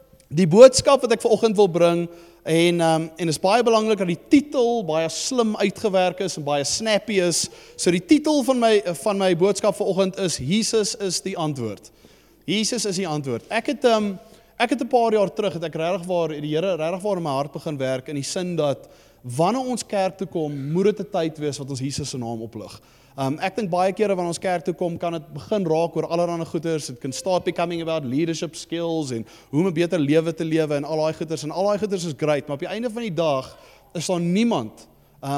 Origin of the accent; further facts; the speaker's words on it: Johannesburg, Gauteng, South Africa; now in Cape Town, South Africa; Ek is eintlik van Johannesburg af. Ek is so 2 jaar terug het ek Kaap toe getrek.